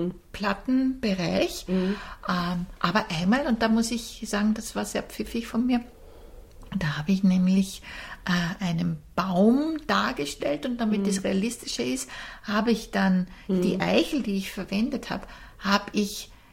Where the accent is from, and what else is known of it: Vienna, Austria; born or raised there